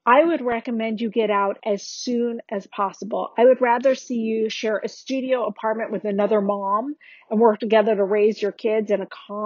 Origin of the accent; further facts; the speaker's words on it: South Africa; moved away as an adult; I'm originally from South Africa.